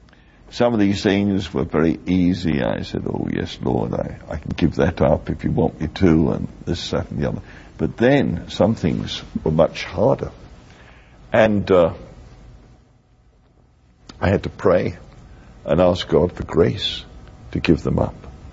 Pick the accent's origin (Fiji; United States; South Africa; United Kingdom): United Kingdom; England; And being English, we don't like to lay on the floor.